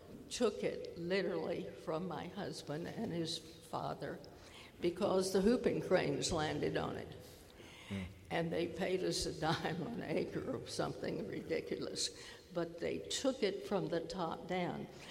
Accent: Texas, United States; I'm a Texan, and my husband ranched

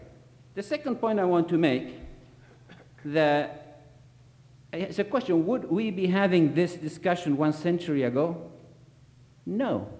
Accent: Argentina; moved away as an adult; I was born in Argentina and lived 30 years there and 24 here.

